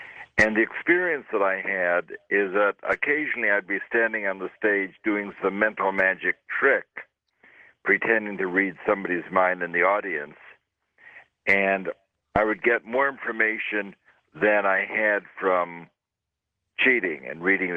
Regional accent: New York City, New York, United States; I grew up in New York City in the 50s. There were lots of poor people pushing push carts.

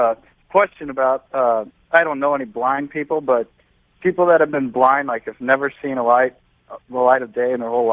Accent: St. Louis, Missouri, United States; Moved up here from St. Louis, Missouri.

